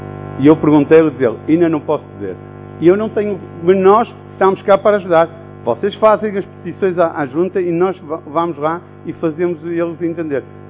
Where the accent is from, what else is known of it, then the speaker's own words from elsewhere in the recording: Porto, Norte, Portugal; Eu nasci no Cerco do Porto, moro no Cerco do Porto.